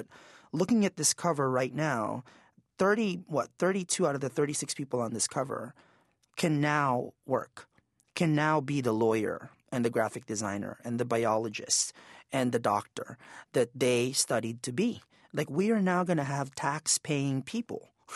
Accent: Philippines; I'm from the Philippines. This is not a purely Hispanic Latino issue.

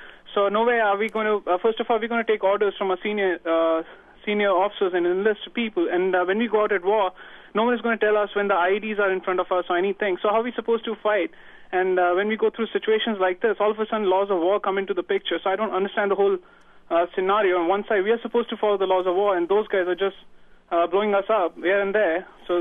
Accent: San Diego, California, United States; I'm from San Diego. I'm a sailor, a junior enlisted sailor in the Navy.

